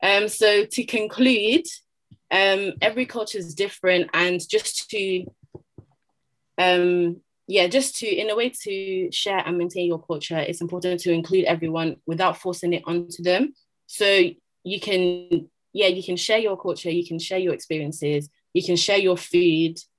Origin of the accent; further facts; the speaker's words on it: Nigeria; because I'm Nigerian